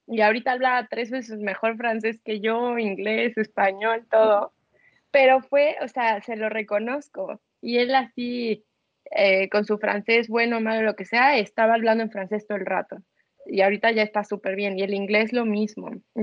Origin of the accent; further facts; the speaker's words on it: Mexico; yo soy de México. O sea, entonces nuestros acentos en inglés todos son diferentes